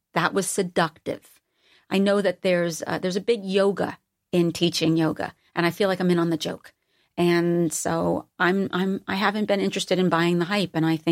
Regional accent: East Coast, United States; Because I'm from the East Coast and a blue collar environment, there is no way the people in my life would ever allow me to buy my own hype.

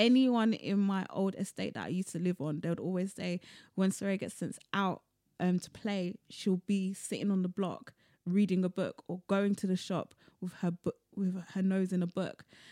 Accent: London, United Kingdom; though I was born and bred in London

